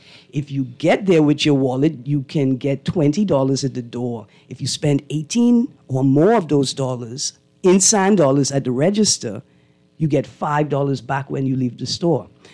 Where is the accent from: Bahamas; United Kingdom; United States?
Bahamas; born there; So yeah, I was born in the Bahamas, but I have the means to travel wherever I want in the world.